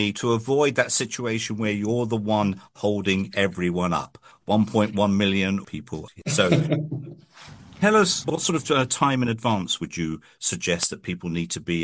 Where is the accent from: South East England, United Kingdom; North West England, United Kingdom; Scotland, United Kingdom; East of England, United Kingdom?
Scotland, United Kingdom; accent: Scottish; Being a Scot, you can obviously tell from my accent